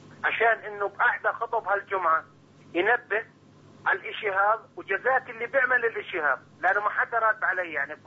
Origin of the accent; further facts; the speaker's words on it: Jordan; من الاردن.